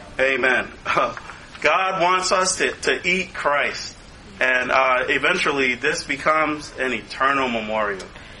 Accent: United States; You know, what I would eat is just American food. I grew up here in America.

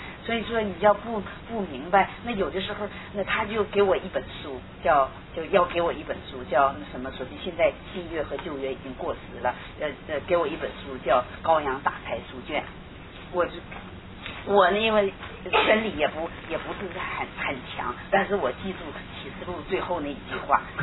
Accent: Shandong, China; 就是说我们山东出现那个是极端的事情

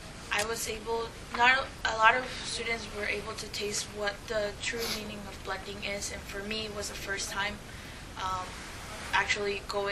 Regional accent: New Jersey, United States; she knows she was a person from Cornell and I'm a person from New Jersey, even though we may come from different schools, different backgrounds

